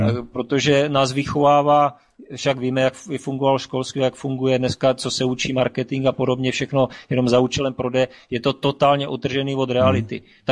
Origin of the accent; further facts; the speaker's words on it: Brno, South Moravian Region, Czechia; tak, já jsem z Brna.